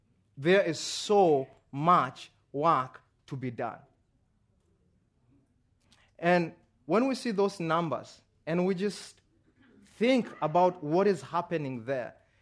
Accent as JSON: {"language": "English", "country": "Kenya", "said": "Someone hears that I'm from Kenya"}